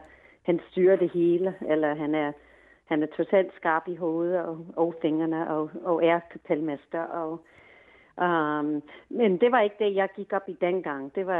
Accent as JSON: {"language": "Danish", "region": "New York", "country": "United States", "tie": "born or raised there", "lives_now": "Denmark", "said": "Jeg voksede op i New York State, cirka halvanden time fra Woodstock."}